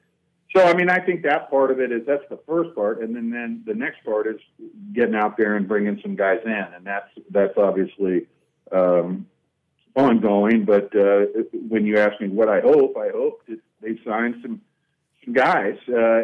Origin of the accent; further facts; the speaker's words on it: Corvallis, Oregon, United States; Well, the answer to your question is I grew up in Corvallis, Oregon, and Gil Coliseum was basically our heaven.